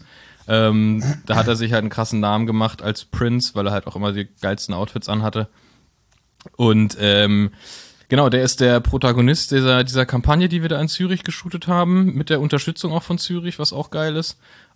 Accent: Berlin, Germany; also wir als Berliner sind es ja gewohnt, dass wenn es heiß ist, ist Radfahren geil

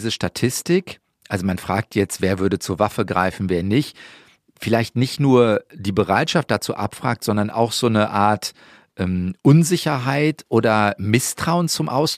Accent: North Rhine-Westphalia, Germany; also ich komme zum Beispiel aus dem Rheinland, wenn das jetzt Bonn oder Köln oder sowas wäre.

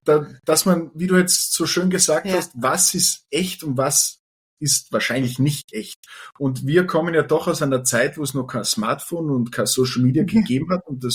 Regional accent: Obertauern, Salzburg, Austria; Wir kommen aus Obertauern, wir sind ein Bergort.

